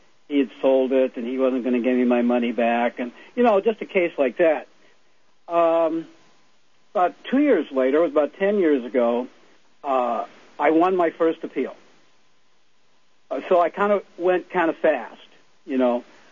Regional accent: Chicago, Illinois, United States; I'm with you, and I am from that area. I'm from Chicago, Illinois area.

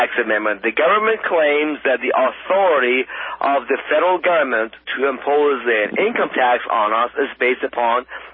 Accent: Iran; although I'm from Iran

